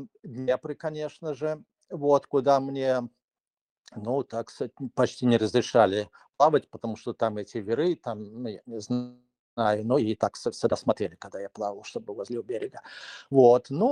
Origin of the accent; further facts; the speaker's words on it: Minsk, Belarus; Я не родился и не вырос в Шумячах. Я родился и вырос в Минске. Вот. Но у меня отец из Шумяч.